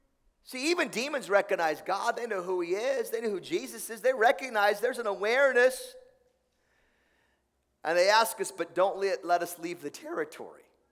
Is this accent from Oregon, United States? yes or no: yes; Tillamook, Oregon, United States; I grew up in Oregon. The theme of my town was cheese, trees, and ocean breeze, Tillamook, Oregon, okay?